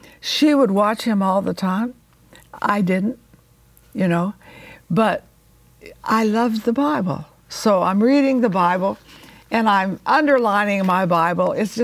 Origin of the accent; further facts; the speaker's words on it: Texas, United States; Well, I think being born in Texas is wonderful. You know, I'm glad I can say I am a Texan.